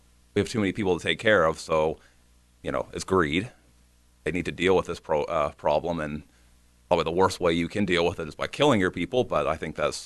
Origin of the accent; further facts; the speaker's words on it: Canada; Yeah, as a Canadian here, I can answer that.